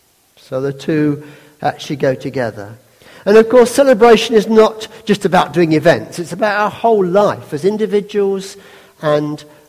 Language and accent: English; United Kingdom; I'm British, like most of you